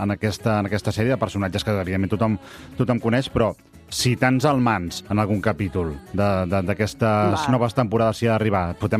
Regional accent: Mataró, Catalonia, Spain; com un servidor que també és de Mataró

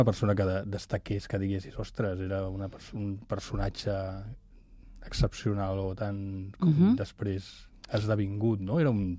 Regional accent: Barcelona, Catalonia, Spain; born there; jo vaig néixer a Barcelona.

